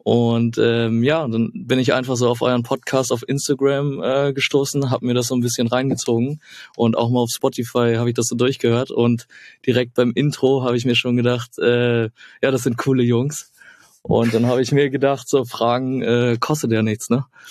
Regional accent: Germany; ich bin ein Junge vom Dorf so. Ich komme aus der Nähe von Hamburg, aber ein kleines Dörfchen so.

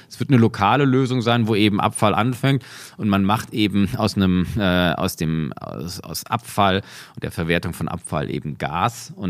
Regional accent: Karlsruhe, Baden-Württemberg, Germany; ich bin gebürtig in Karlsruhe, also ich in meiner Kindheit gab es, ich glaube, 3 heiße Tage

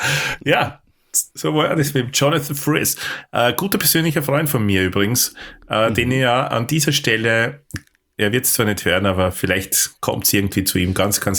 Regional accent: Austria; als Österreicher

